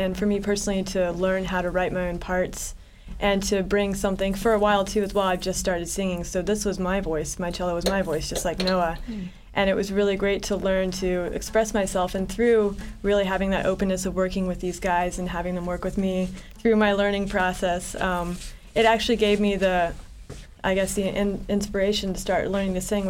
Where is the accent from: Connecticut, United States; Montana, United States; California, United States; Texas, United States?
Texas, United States; Austin; I come from Austin, Texas, and I've always lived in cities.